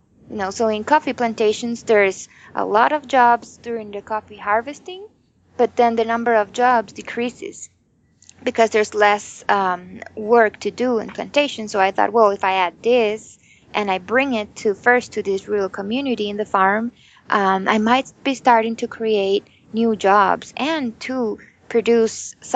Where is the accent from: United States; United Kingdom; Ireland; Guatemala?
Guatemala; Yes, so I was born and raised in Guatemala.